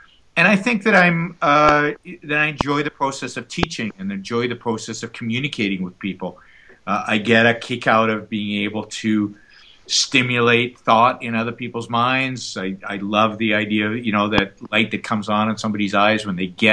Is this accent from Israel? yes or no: yes; Israel; moved away as an adult; now in United States; I was born and raised in Israel served in the Israeli military, got my undergraduate degree over in Israel, and then moved to the United States in 1987.